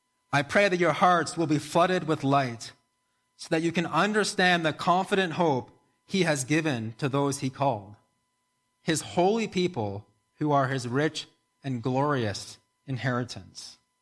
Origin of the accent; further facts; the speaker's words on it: New Brunswick, Canada; I grew up in New Brunswick and ended up working in a family business and was a manager for growing tons of plants.